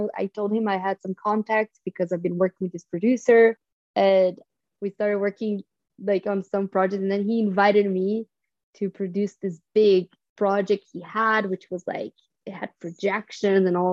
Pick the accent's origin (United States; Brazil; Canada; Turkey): Brazil; São Paulo; So I started studying international relations in São Paulo, where I grew up in Brazil.